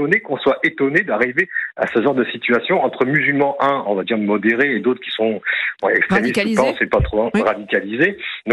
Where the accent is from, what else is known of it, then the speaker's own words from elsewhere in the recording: Lyon, Auvergne-Rhône-Alpes, France; Moi, j'ai grandi à Lyon depuis toute ma vie, j'ai 50 ans aujourd'hui.